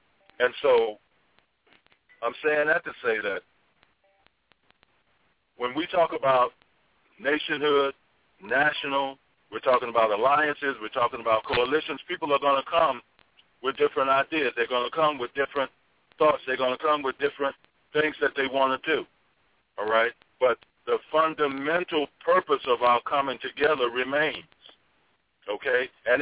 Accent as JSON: {"language": "English", "region": "Mississippi", "country": "United States", "tie": "born or raised there", "said": "My family was from Mississippi. I was born in Mississippi. I was from the South."}